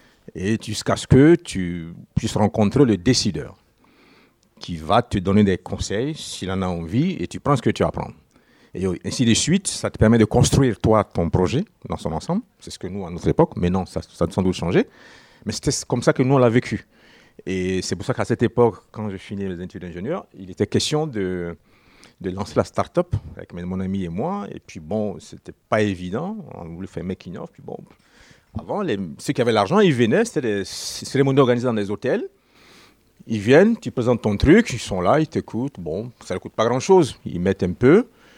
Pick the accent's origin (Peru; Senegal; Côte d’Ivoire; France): Côte d’Ivoire; moi je viens de Côte d'Ivoire